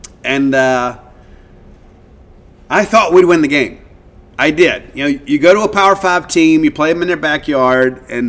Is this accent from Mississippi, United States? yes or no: yes; Mississippi, United States; I always get it with ranch dressing because I'm from South Mississippi. That's how things work.